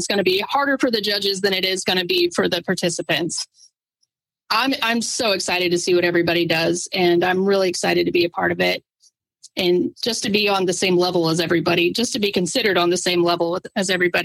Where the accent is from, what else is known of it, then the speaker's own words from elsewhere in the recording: North Carolina, United States; I'm originally from North Carolina. I didn't grow up with a lot of culture. I grew up on a dirt road in the mountains.